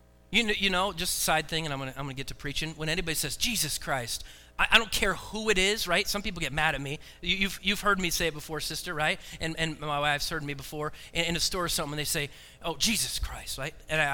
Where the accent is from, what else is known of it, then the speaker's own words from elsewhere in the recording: Oregon, United States; moved away; And I'm also from the West Coast, from Oregon. So I don't know if I left or they kicked me out.